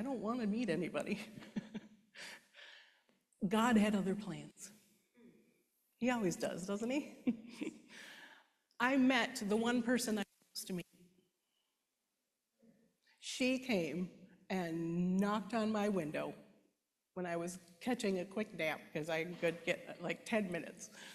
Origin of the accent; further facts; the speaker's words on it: Minneapolis, Minnesota, United States; I'm from Minneapolis area.